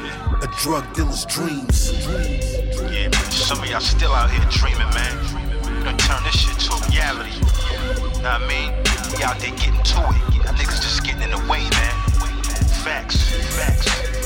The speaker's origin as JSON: {"language": "English", "town": "Syracuse", "region": "New York", "country": "United States", "said": "Like, a lot of people, even I'm from New York, I'm from Syracuse."}